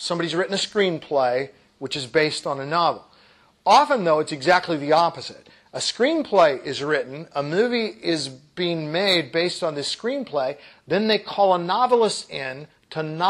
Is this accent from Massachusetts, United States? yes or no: no; Oregon, United States; I'm born and raised in Oregon